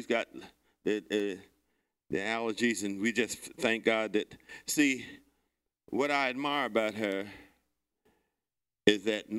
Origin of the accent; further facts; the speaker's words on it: Delaware, United States; And I remember when I was 13 years old, there was a man that came to my hometown, Delaware.